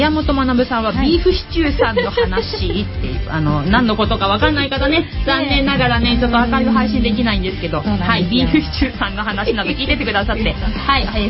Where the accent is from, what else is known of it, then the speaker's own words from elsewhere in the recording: Kawasaki, Kanagawa, Japan; 今日の、番組メインパーソナリティは川崎生まれ川崎育ち